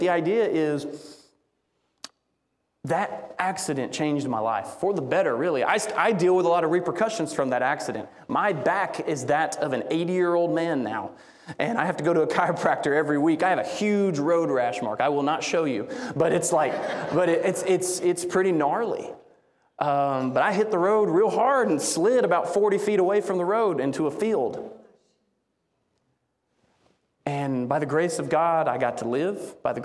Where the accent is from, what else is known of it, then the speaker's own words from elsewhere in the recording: New Hope, Alabama, United States; I grew up in the church my whole life. My whole life back in New Hope, Alabama, I was raised in the Church of Christ.